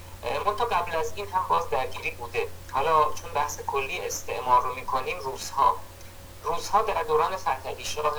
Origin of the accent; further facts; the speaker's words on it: Iran; ما ملت ایرانیم دیگه، ما تو ایران قرار داریم